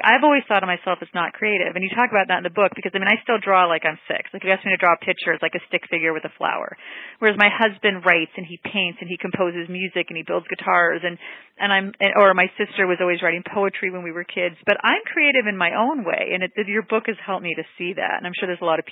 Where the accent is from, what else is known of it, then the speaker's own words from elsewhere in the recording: California, United States; I'm from California. My husband is from the East Coast